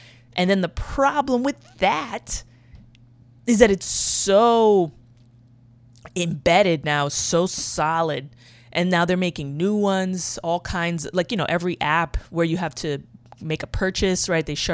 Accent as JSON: {"language": "English", "town": "New York City", "region": "New York", "country": "United States", "tie": "born or raised there", "said": "I've never driven a car in my life. I grew up in New York City, okay?"}